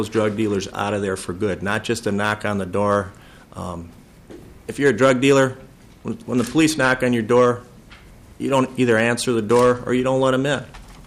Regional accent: St. Paul, Minnesota, United States; I've been a police officer for 20 years, and I grew up in St. Paul.

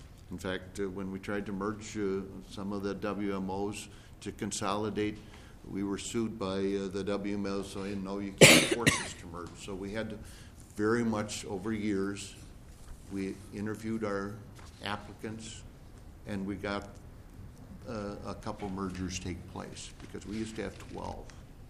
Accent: Delft, Minnesota, United States; now in Washington County, United States; I don't think I realized as a child when I was in Delft, Minnesota, down by Wyndham, and the arguments about grain tile that it would carry

